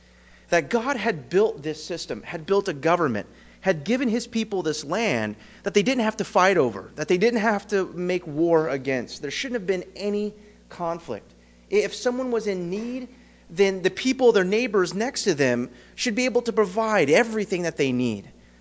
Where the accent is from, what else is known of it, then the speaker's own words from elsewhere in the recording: California, United States; I'm a California boy. I was raised in California. I see you through the lens of a Californian